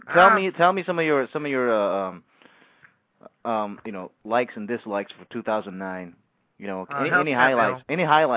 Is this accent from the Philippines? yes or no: yes; Philippines; I'm Filipino, so we in the Philippines, we do celebrate.